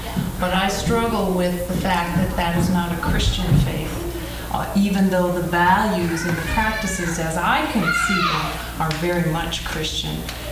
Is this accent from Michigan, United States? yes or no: yes; Michigan, United States; from Michigan.